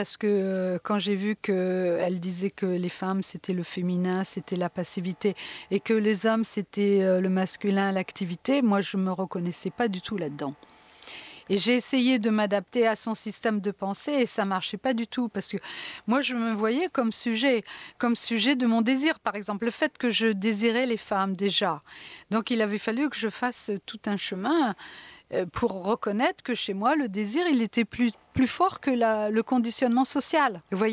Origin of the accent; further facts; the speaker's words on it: Normandy, France; Moi, je venais quand même de la province. Hein. Je venais de Normandie